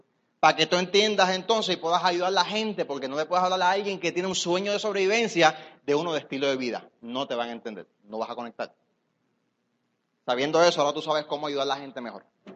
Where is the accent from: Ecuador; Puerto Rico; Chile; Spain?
Puerto Rico; Nosotros somos un tipo de puertorriqueño diferente. Somos diferentes puertorriqueños